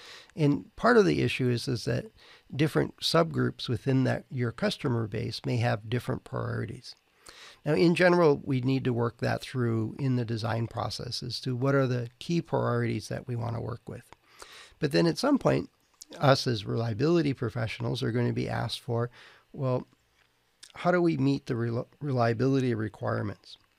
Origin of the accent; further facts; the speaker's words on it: California, United States; I guess because I'm from California, I'll mention